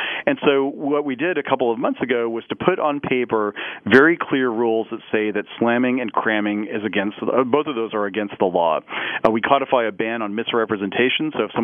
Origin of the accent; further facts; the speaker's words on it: Parsons, Kansas, United States; even my hometown of Parsons, Kansas, that a lot of rural areas are being left behind.